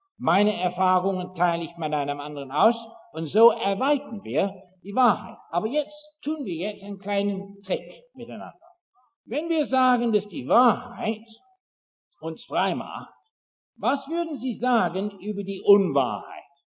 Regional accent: England, United Kingdom; Die Engländer, ich bin ja selber Engländer, nicht wahr?

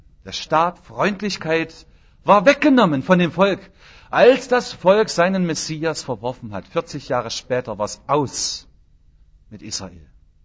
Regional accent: Germany; Und wir wissen das ja als Deutsche auch allzu gut, was eine Grenze bedeutet.

